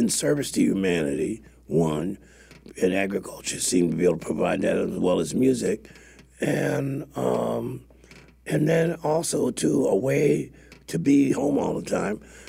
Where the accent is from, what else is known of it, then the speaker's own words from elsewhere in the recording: New York, United States; born there; Yeah, I was born in Harlem, New York.